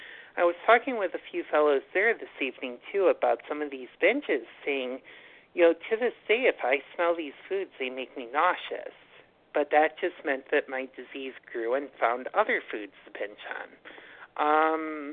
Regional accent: Buffalo, New York, United States; now in New York City, United States; overeater calling in from New York City this evening. I'm originally from Buffalo

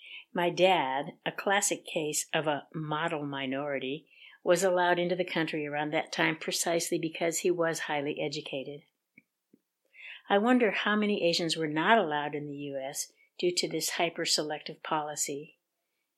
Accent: South Bend, Indiana, United States; born there; so I was born in South Bend, Indiana, a predominantly white college town.

